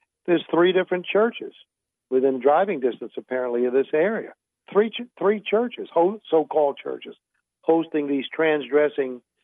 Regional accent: New York City, New York, United States; I mean, I grew up in New York City.

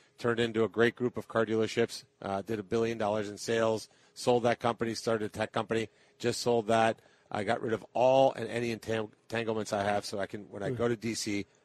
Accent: Colombia; now in United States; I think it's common sense that you should have people that come here legally like I did. I came here from Columbia, South America.

